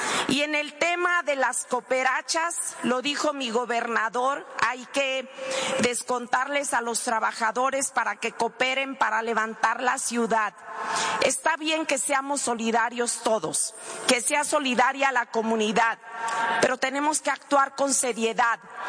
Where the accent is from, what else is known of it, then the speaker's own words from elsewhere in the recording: Baja California Sur, Mexico; Yo vengo de Baja California Sur, acabamos de pasar el huracán Norma